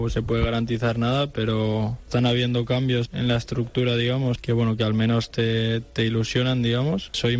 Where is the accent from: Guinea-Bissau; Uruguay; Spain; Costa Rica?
Spain; Valencia, Valencian Community; soy de Valencia, soy del Valencia también